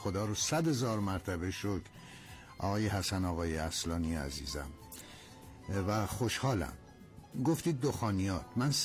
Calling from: Qazvin, Iran; از قزوین هستم

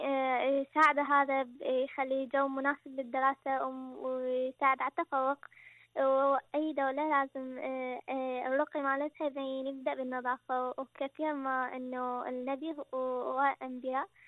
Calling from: Sweden; من السويد.

